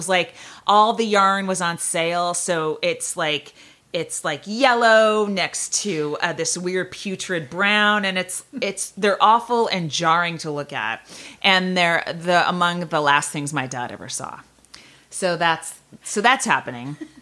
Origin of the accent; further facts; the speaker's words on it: San Francisco, California, United States; It's one of my favorite rooms. I'm from San Francisco.